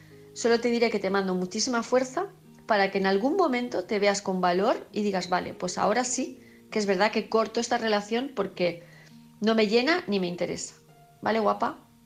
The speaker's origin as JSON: {"language": "Spanish", "town": "Palma", "region": "Balearic Islands", "country": "Spain", "said": "de Palma de Mallorca."}